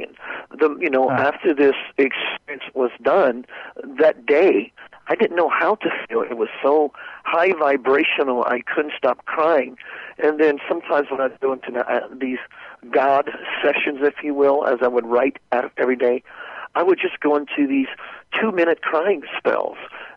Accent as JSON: {"language": "English", "region": "Louisiana", "country": "United States", "tie": "born or raised there", "said": "My parents, I grew up in South Louisiana."}